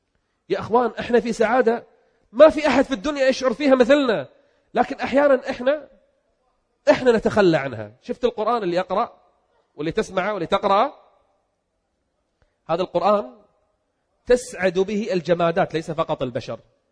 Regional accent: Kuwait; أنا من أهل البلد، وأكثركم يعلم أنني أيام الغزو الغاشم على بلدي الكويت جلست في الدمام 6 شهور كاملة. أنا من أهل الدمام يعني أعتبر.

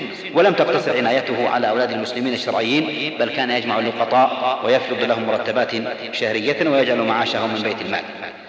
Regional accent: Saudi Arabia

